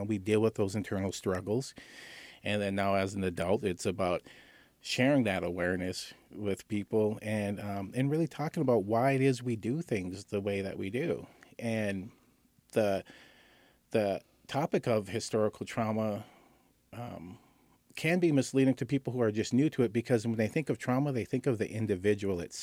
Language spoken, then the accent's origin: English; Minneapolis, Minnesota, United States; the tensions between Blacks and Natives growing up in Minneapolis, where I'm from. It was huge.